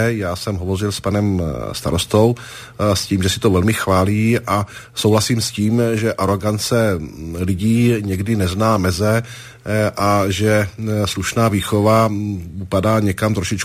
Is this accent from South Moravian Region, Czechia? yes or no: no; Prague, Czechia; born there; já jsem se narodil v Praze mimochodem, sice tatínka mám cizince, to je pravda, ale narodil jsem se v Praze, jeden čas jsem žil i v cizině, ale cítím se být Čechem